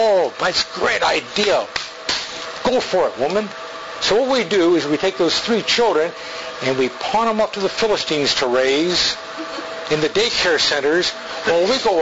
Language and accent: English; United States; I thank God for being an American with all my heart.